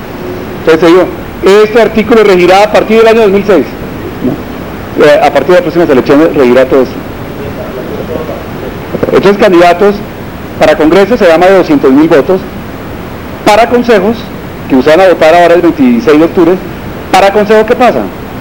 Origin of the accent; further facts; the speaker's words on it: Cartagena, Bolívar, Colombia; No es en la costa, yo soy cartagenero, pero no solamente en la costa.